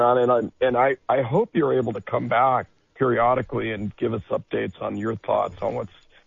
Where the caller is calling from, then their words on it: Watsonville, California, United States; I'm in Watsonville, Santa Cruz County.